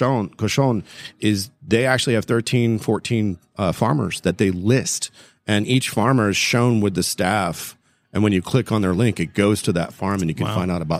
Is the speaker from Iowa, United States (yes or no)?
no; Hollywood, Florida, United States; I was a city kid, man. Back when I was growing up in Hollywood, the University Drive was the cutoff.